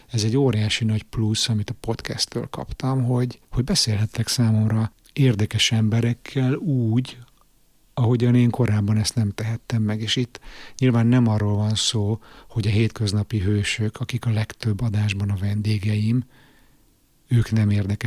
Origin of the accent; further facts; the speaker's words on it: Hungary; moved away; külföldön élő magyarként hogyan látjuk a világot